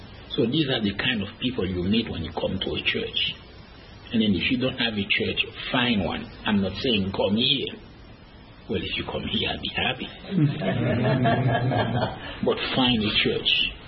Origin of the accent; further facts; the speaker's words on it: Framingham, Massachusetts, United States; also born or lived in Assis, Haiti; I usually tell people I'm from Framingham, Massachusetts.